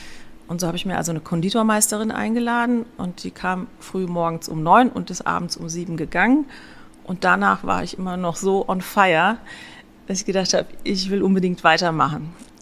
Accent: Saarbrücken, Saarland, Germany; Ich bin in Saarbrücken aufgewachsen. Bei uns gab es jedes Wochenende Patisserie aus Frankreich.

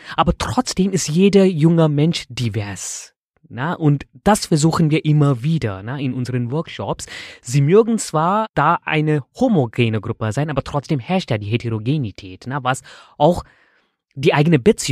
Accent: India; also ich bin in Indien geboren und da aufgewachsen.

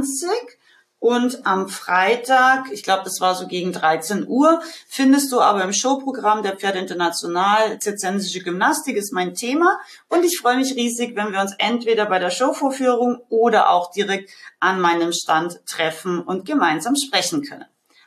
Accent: Austria; aus meinem Heimatland Österreich

